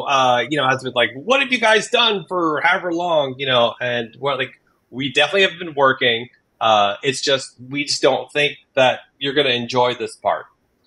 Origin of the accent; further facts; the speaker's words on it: Oregon, United States; I came from Oregon. I grew up with off-road stuff for wheeling